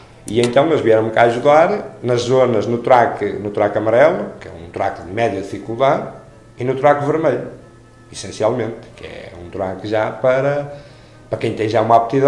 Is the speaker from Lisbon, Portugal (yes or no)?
no; Marco de Canaveses, Porto, Portugal; A minha terra é um arco de Canaveses.